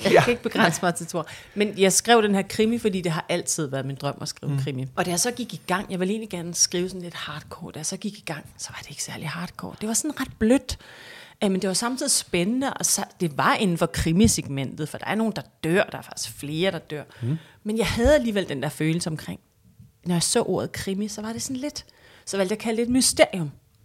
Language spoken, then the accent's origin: Danish; Hellerup, Capital Region of Denmark, Denmark; selvom jeg er vokset op i Hellerup